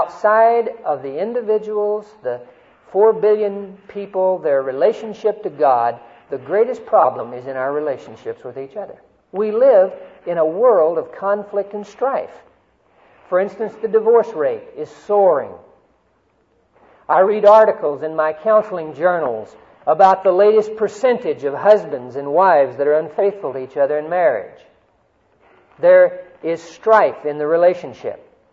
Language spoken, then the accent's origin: English; Oklahoma, United States; also born or lived in Texas; I'm a deflated Texan, really. I grew up in Oklahoma, but I was born in Texas.